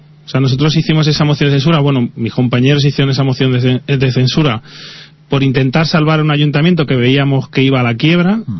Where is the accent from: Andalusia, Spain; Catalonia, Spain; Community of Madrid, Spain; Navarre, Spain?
Community of Madrid, Spain; Pinto; soy nacido, he vivido en Pinto y tengo mucho aprecio a este municipio.